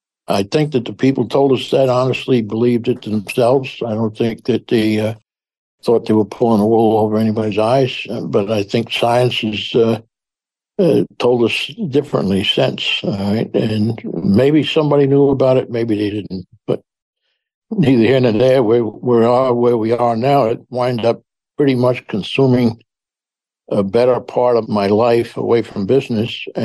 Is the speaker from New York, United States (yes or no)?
yes; Bronx, New York, United States; I'm from the Bronx in New York City, and we never heard of herbicides.